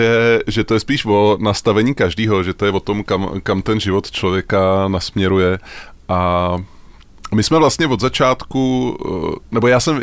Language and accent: Czech; Prague, Czechia; nic se nemění na tom, že Praha je moje rodné město, že to tady mám rád